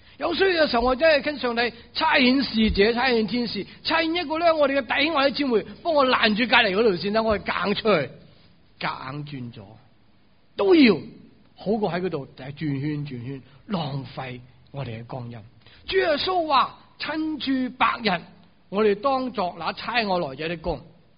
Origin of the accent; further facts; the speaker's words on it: Hong Kong; 我哋香港人咧就会真系好似即系 take it for granted， 即系冇问题嘅。